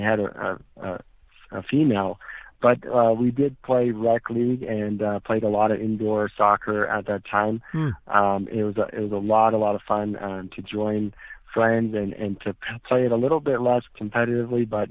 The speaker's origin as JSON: {"language": "English", "town": "Larkspur", "region": "Colorado", "country": "United States", "tie": "born or raised there", "also_born_or_lived": "Thornton", "said": "I was born in Thornton, Colorado, which is a suburb of Denver, and lived most of my life in the little town Larkspur, Colorado."}